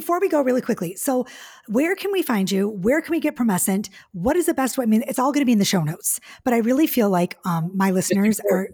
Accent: Detroit, Michigan, United States; I'm from Detroit, so I'm not.

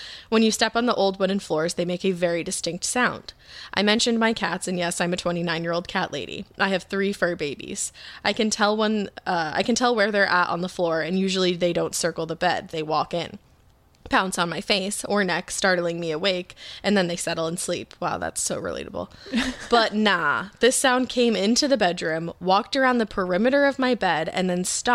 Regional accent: Pittsburgh, Pennsylvania, United States; I'm from Pittsburgh.

